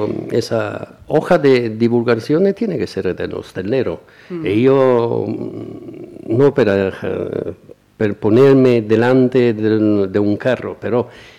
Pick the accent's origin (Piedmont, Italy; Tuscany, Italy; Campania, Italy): Campania, Italy; Naples; Spanish is a second language; estos sentimientos de odio que tengo con mi tierra. Un amor es viscerado. Napoli, Campania, todo, Italia.